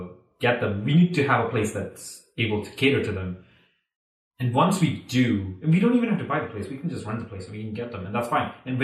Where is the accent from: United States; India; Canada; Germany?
India; Thiruvananthapuram, Kerala; because I grew up in Trivandrum, and I don't think people would have been very accepting of a woman walking down the street